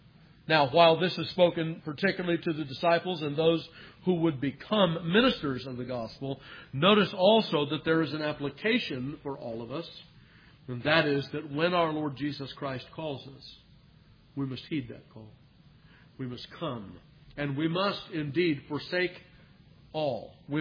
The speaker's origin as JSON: {"language": "English", "region": "California", "country": "United States", "said": "Maybe that's because I was from Southern California. There was more smog and the light was, you know, you could see it more in the sky."}